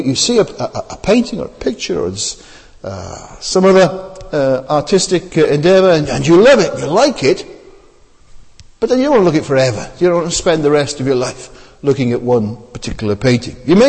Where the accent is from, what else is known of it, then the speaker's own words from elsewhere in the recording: Wales, United Kingdom; now in London, United Kingdom; When I was growing up in South Wales, we thought our water was wonderful.